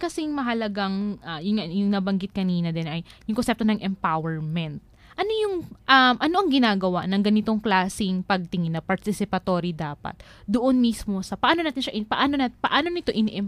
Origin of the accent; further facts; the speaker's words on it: Bicol Region, Philippines; 'Di ba sa rural, parang kakilala mo lahat. Ganun sa amin sa Bicol eh.